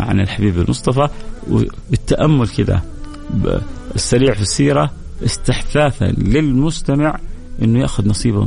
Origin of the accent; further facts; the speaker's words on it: Egypt; now in Hafar Al-Batin, Saudi Arabia; من مصر ومقيم في حفر الباطن